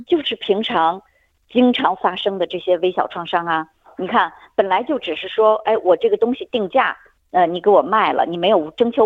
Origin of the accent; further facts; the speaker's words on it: China; 我们中国人其实比较习惯的就是一定要相安无事，一定要全家和和美美